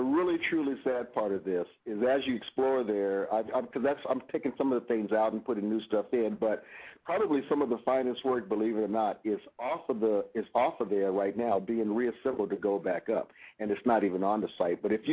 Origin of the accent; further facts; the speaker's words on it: California, United States; Well, you know, I'm here in California. I'm from the Silicon Valley.